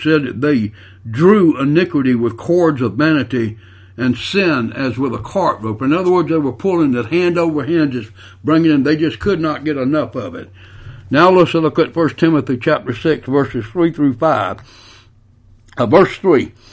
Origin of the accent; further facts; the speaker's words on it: United States; I'm glad that I am an American